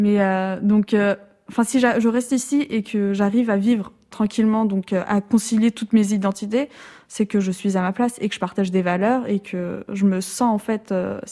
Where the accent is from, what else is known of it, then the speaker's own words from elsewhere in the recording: France; j'ai grandi en France, j'ai effectué des études de sciences politiques à Paris, enfin à Nanterre plus exactement